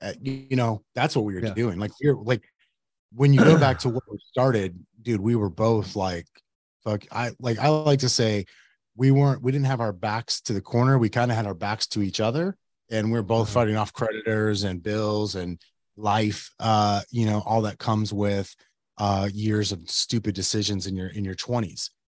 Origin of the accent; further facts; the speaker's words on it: Yuma, Arizona, United States; now in Phoenix, United States; I remember one time, I grew up in Yuma and we're up here.